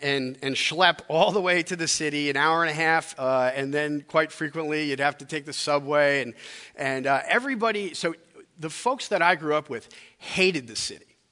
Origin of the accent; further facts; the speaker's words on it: Queens, New York, United States; also born or lived in Long Island; so I grew up just outside of New York in Queens, and then we moved a little further out onto Long Island when I was a bit older, and enjoyed a life in the suburbs.